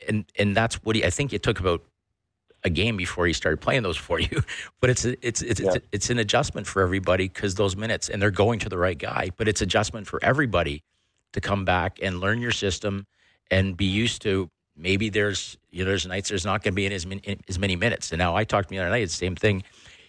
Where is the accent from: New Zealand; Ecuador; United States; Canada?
Canada; And I go, "Drew, we're Canadian."